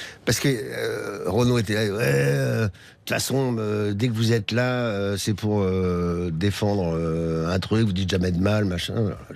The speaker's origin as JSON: {"language": "French", "town": "Paris", "region": "Île-de-France", "country": "France", "said": "Moi, je suis parisien, donc je peux vous dire qu'à Paris"}